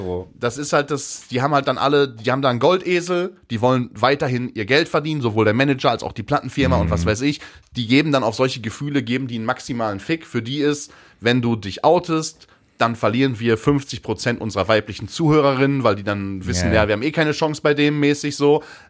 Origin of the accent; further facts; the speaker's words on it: Hattingen, North Rhine-Westphalia, Germany; born there; aus demselben Stadtteil von Hattingen, da wo ich geboren bin, Niederweningern.